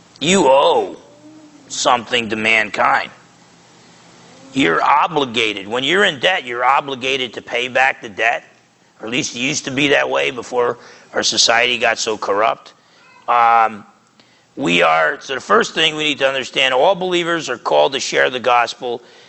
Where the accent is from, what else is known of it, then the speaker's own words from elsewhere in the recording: New Jersey, United States; I just figured, look, I'm from Jersey. And I talk like I'm from Jersey. I'm just going to be myself and try to be the best